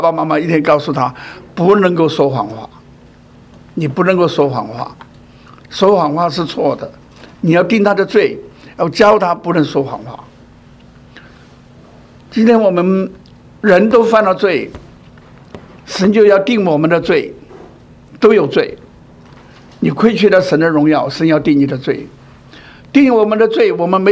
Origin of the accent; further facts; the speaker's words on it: China; 我们中国人不是有孔融让梨吗？